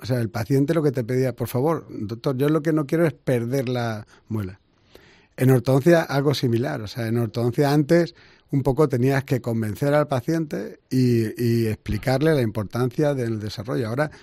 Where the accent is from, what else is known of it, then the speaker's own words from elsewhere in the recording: Martos, Andalusia, Spain; pero yo que soy de Marto, no entiendo cómo puede faltar terreno empresarial en Marto.